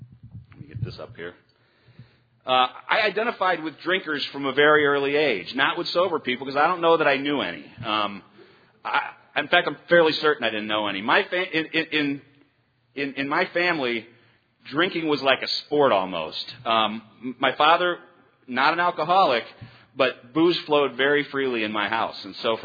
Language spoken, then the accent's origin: English; Chicago, Illinois, United States; I'm from Chicago, and I have a home group in Chicago.